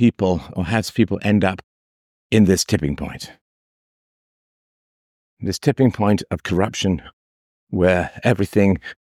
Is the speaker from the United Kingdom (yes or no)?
yes; England, United Kingdom; growing up in England, and of that stock as a whole, although I'm half Irish, half German.